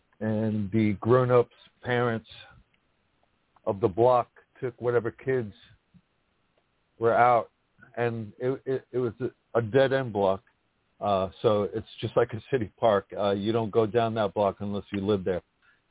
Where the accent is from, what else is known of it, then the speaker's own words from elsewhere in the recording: Brooklyn, New York, United States; And growing up in Brooklyn, you know, Gil Hodges was inescapable, his legend, his legacy.